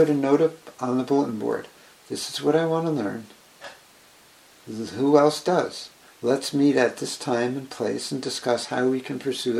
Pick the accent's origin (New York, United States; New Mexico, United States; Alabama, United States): New York, United States; Middletown; born there; I was born in the Sanitarium Hospital in Middletown, New York, 1948, July 8th.